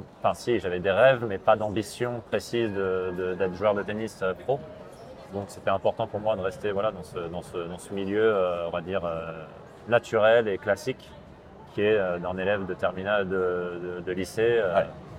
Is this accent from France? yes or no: yes; Île-de-France, France; also born or lived in Texas, United States; J'ai passé pas mal de vacances dans le sud, mais je suis pas du tout rien à voir. Enfin, j'ai pas du tout jamais vécu dans le sud. Je suis parisien, banlieusard.